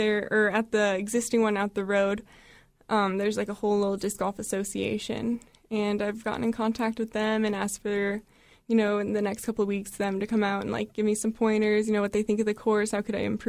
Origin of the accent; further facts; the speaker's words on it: Alaska, United States; I'm from the Matsu Valley.